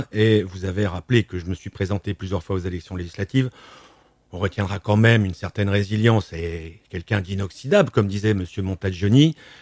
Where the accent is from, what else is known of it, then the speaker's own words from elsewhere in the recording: France; Nous ne sommes pas des Européens. Nous ne sommes pas non plus des Palestiniens. Nous sommes des Français.